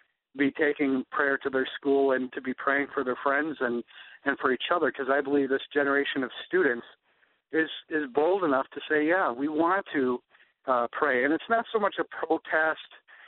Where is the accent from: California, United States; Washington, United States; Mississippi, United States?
California, United States; We're from California, so it was kind of a hard move for him, and he was in high school.